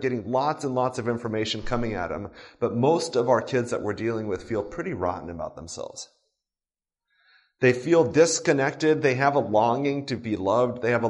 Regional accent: Japan; I grew up in Japan.

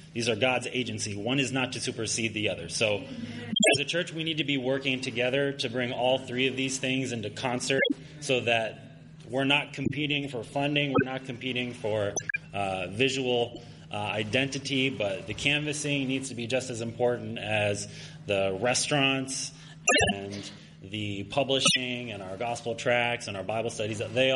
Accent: Pennsylvania, United States; I'm from Pennsylvania. I'm living in Allentown, Pennsylvania right now.

